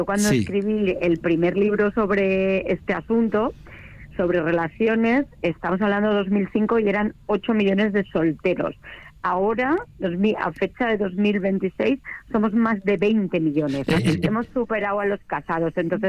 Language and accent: Spanish; Spain; ahora soy la primera española con el título.